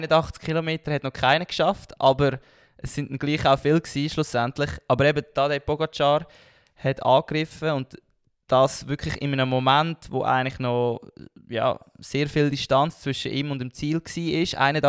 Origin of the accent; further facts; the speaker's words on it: Zug, Switzerland; Das tut mir natürlich als Zuger ein bisschen leid.